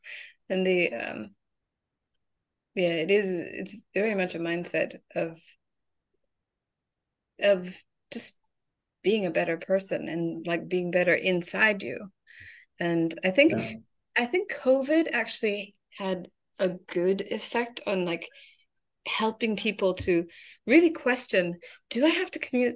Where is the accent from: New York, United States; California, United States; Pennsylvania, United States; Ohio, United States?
California, United States; I come from Northern California in the wine country